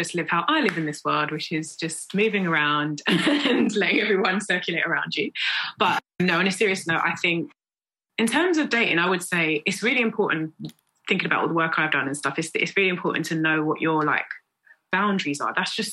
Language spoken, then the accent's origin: English; Peckham, London, United Kingdom; I mean, I'm from Peckham. I grew up where people literally call your number right standing there.